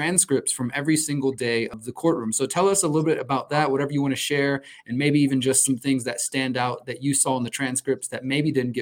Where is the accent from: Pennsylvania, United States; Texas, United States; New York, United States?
Texas, United States; Houston; I'm from Houston. It doesn't get that cold.